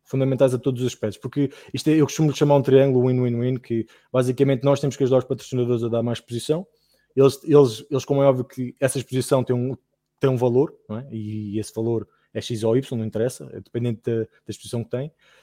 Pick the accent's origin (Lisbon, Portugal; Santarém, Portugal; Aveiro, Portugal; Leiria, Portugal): Lisbon, Portugal; eu estou de fora, eu sempre estive de fora e sou lisboeta, não é?